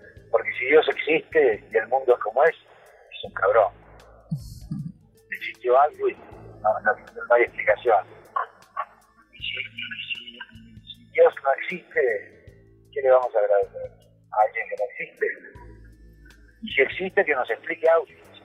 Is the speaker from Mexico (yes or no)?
no; Argentina; No, yo soy argentino, quiero ser argentino, hago los impuestos en Argentina, todos.